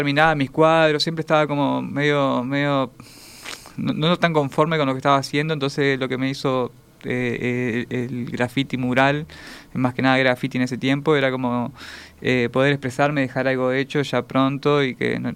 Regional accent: Salto, Uruguay; born there; Nací en Salto en el 86, bueno, fui a colegio católico

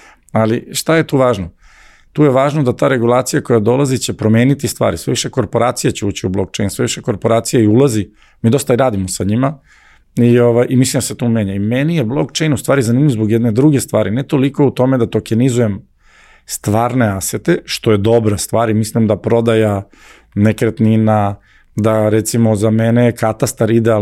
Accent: Serbia; ja sam iz Srbije i desi mi se u Americi

